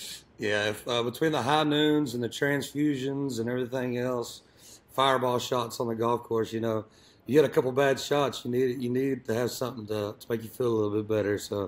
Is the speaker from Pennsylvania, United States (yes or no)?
no; Texas, United States; from growing up in East Texas, yeah, so like, I mean, you can definitely, it brings that grunge, kind of like that southern rock feel.